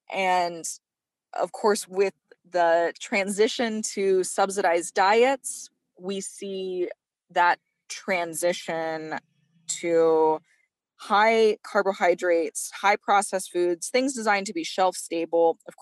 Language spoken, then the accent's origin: English; Montana, United States; I spent my summers on the Blackfeet Reservation pretty much as long as I can remember, but I was raised over in Northwest Montana and attended school over in Kalispell.